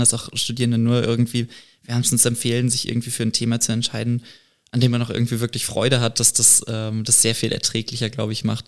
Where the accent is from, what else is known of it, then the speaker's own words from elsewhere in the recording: North Rhine-Westphalia, Germany; Nein, ich bin nicht gebürtig aus Schleswig-Holstein, ich bin Ostwestfale tatsächlich.